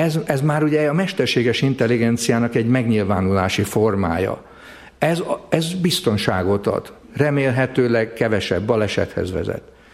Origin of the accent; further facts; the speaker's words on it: Csurgó, Somogy, Hungary; born there; 2 héttel ezelőtt az én szülővárosom ünnepelte alapításának 1000. évfordulóját, ez a Somogy megyei Csurgó.